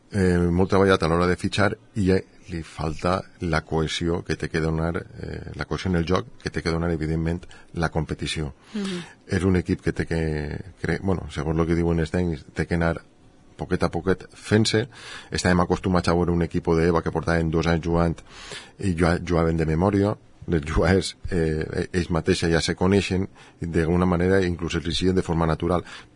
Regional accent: Gandia, Valencian Community, Spain; a mi m'encanta dir que sóc gandià

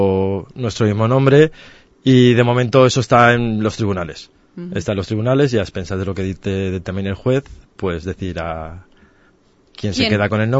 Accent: Barcelona, Catalonia, Spain; Yo vengo de Barcelona, en Barcelona he trabajado toda mi vida en este tipo de negocios y allí se estila mucho.

